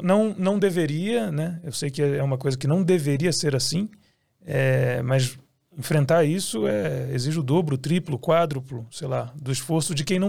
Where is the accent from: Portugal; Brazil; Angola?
Brazil; Rio de Janeiro; now in São Paulo, Brazil; eu sou do Rio de Janeiro, vim para São Paulo, né, e tal.